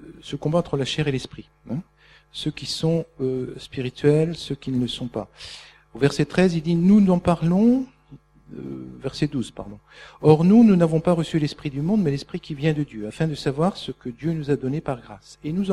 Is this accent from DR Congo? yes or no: no; France; en tant que Français, on n'est pas bien équipé pour répondre